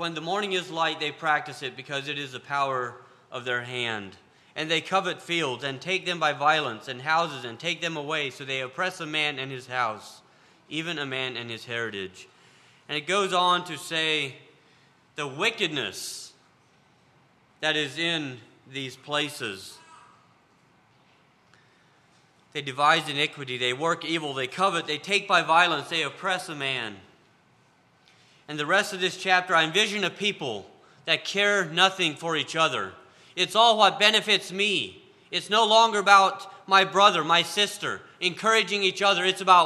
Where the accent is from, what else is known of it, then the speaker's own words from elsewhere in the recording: Virginia, United States; For those of you that don't know me, I'm from Virginia, about central Virginia.